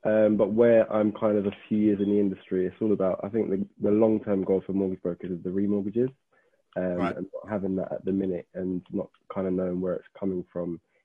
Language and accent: English; London, United Kingdom; North London, so I'm based North London, close to Wood Green.